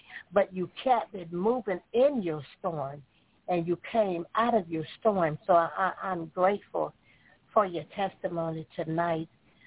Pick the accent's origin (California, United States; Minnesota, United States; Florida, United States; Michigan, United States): Florida, United States; Tallahassee; from Tallahassee, Florida